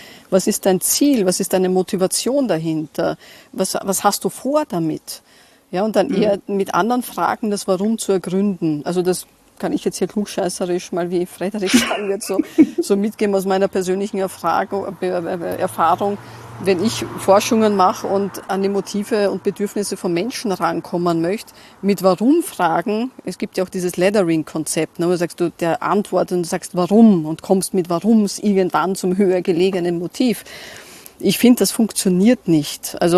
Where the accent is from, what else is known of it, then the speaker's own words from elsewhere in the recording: Austria; Und bei uns in Österreich könnte man sagen, da gibt's einen eigenen Typus da draußen